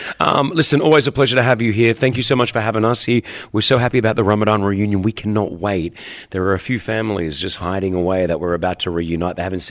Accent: Australia; Growing up in Australia

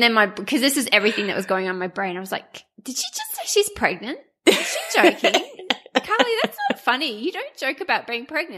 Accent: Trinidad & Tobago; born there; I was born in Trinidad and Tobago in the West Indies

